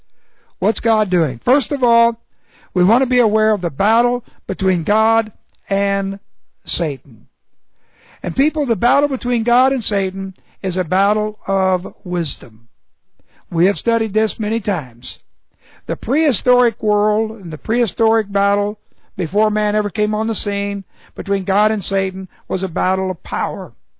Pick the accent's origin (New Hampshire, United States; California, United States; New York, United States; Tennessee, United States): California, United States; Hollywood; I am from Hollywood, I am from California, I am from the United States.